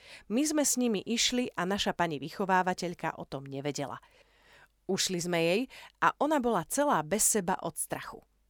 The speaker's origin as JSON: {"language": "Slovak", "town": "Trnava", "region": "Trnava Region", "country": "Slovakia", "tie": "born or raised there", "said": "Druhá súťaž bola u mňa doma v Trnave a na nej som vyhrala fotoaparát."}